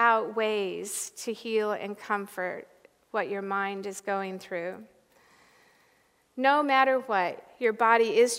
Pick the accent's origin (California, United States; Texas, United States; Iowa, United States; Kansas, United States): Iowa, United States; even though growing up in Iowa, we were taught to be stoic